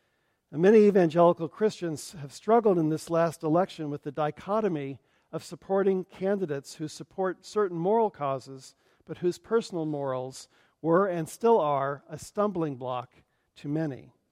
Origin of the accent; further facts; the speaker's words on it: United States; I am grateful for the freedom afforded me as an American, especially an American of white heritage, raised with a good education